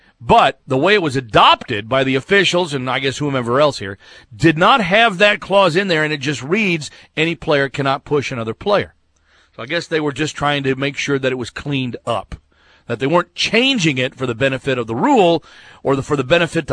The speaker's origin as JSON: {"language": "English", "town": "Chicago", "region": "Illinois", "country": "United States", "tie": "born or raised there", "said": "Gabriel, although I was born and raised in Chicago, I am a diehard Pats fan."}